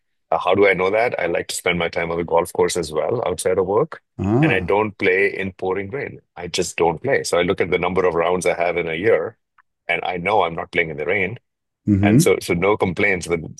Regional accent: India; now in Seattle, United States; I grew up in India, Peter, but I've been in the States about 30 years now, and most of the time I've lived in Seattle. In fact, I'm in beautiful, sunny, green Seattle.

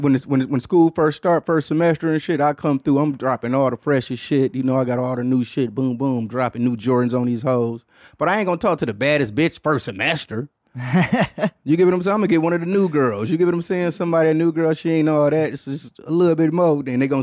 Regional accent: Detroit, Michigan, United States; Yeah, me too. I'm from Detroit.

